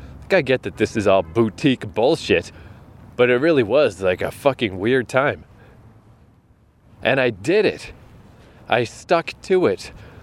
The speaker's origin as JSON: {"language": "English", "region": "New Brunswick", "country": "Canada", "tie": "born or raised there", "lives_now": "-", "said": "being back in my hometown, where definitely the most difficult part of this writing process occurred, I was walking around with my friend Brad the other day, and just like, oh yeah, here we are in Odell Park"}